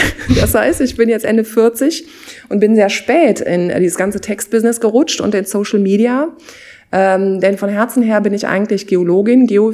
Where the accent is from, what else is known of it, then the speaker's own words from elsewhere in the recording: Germany; Aber ich bin eben Deutsche, ich bin Europäerin